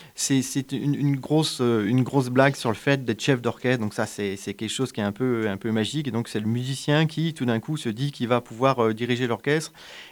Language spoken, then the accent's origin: French; Grand Est, France; moi, je suis originaire des Vosges, je travaille dans le Nord.